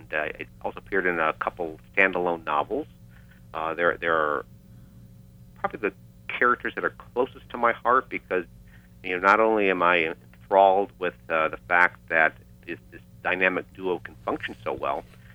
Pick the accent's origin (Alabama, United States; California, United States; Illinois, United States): Illinois, United States; Chicago; we grew up in Chicago